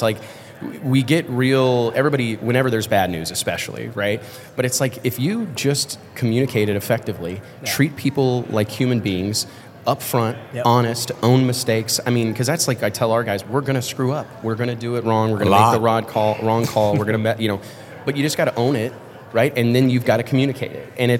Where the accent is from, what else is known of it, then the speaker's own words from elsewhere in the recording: Memphis, Tennessee, United States; We're from Memphis.